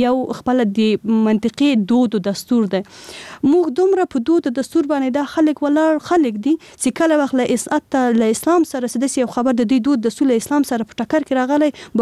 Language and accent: Pashto; Paktika, Afghanistan; also born or lived in Kabul; کې یوازینی کس د پکتیکا و زه وم. هیڅ یو هم د پکتیکا نه و.